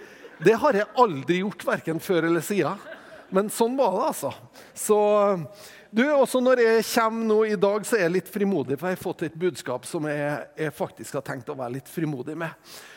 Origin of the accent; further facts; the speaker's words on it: Tingvoll, Møre og Romsdal, Norway; Og så er jeg jo fra Tingvoll, det jo liksom nede i fjorden